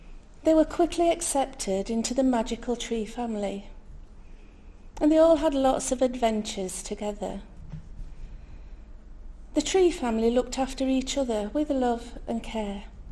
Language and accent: English; Scarborough, Yorkshire and the Humber, United Kingdom; I'm from Scarborough.